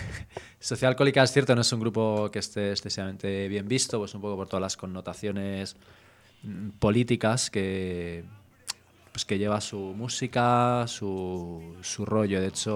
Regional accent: Spain; Y somos españoles, a nosotros que nos digan no hay huevos

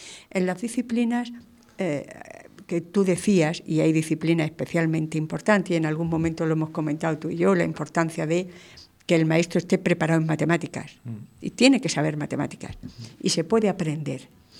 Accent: Guadix, Andalusia, Spain; tuvo su primera experiencia en Guadix, es que es mi tierra, lo conozco de ahí

